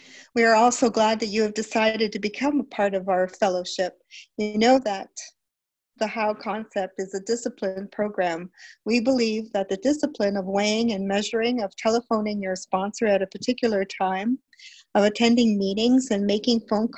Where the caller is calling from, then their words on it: Toronto, Ontario, Canada; I'm calling from Toronto in Canada.